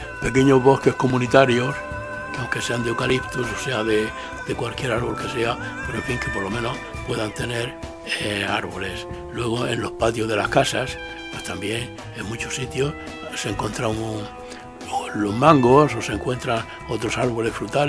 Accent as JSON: {"language": "Spanish", "country": "Burkina Faso", "moved": "yes", "said": "Cuando yo salí de Burkina hace 20 años"}